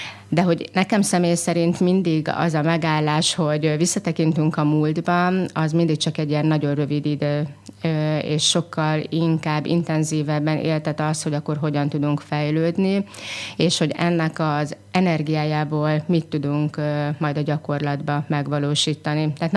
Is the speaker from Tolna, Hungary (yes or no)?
yes; Szekszárd, Tolna, Hungary; Itt születtem, itt nőttem fel. Azt gondolom, hogy ez egy olyan kisváros, ami nagyon csendes